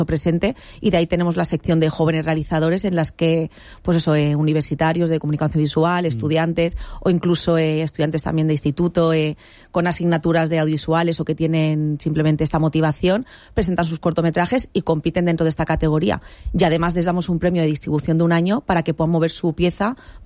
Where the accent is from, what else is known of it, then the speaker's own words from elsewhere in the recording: Benidorm, Valencian Community, Spain; Para los que somos de Benidorm